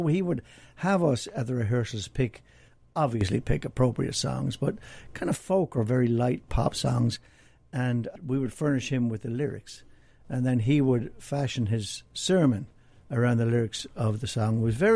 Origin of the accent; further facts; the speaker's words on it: Drogheda, Leinster, Ireland; started playing at folk masses back in my hometown of Drogheda, which is about 35 miles north of Dublin on the east coast of Ireland, on the banks of the River Boyne.